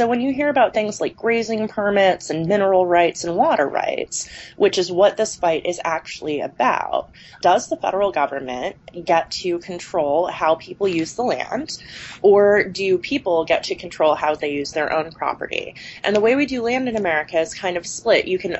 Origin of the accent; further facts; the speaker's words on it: Cedar City, Utah, United States; actually lives in my hometown of Cedar City, Utah.